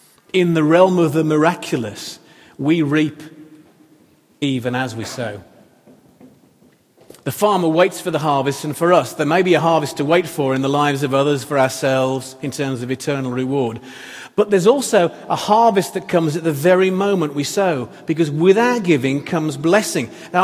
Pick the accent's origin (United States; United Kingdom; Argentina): United Kingdom; England; I may be dumb because I'm English or not a farmer